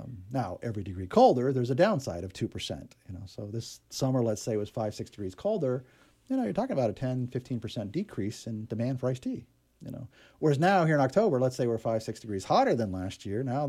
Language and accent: English; Hawaii, United States; So as a kid growing up in Hawaii.